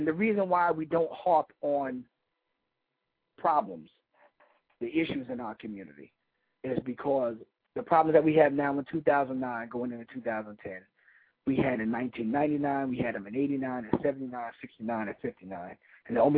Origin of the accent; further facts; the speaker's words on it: New York, United States; And again … This is our perspective radio. We are from New York.